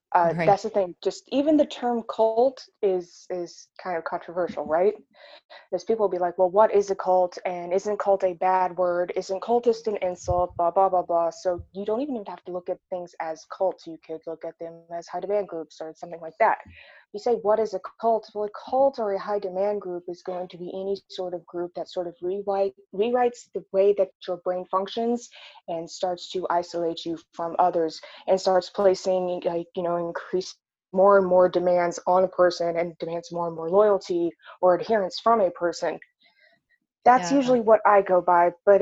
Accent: Arkansas, United States; because I grew up in Arkansas.

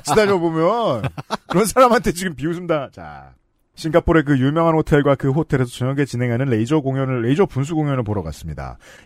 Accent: South Korea; 어디서 왔냐라고 물어보셨고 한국이라고 답하니

